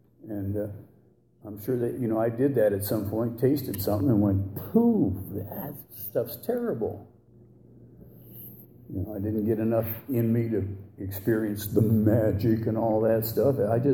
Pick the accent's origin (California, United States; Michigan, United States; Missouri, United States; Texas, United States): California, United States; Van Nuys; I'm growing up in Van Nuys, California.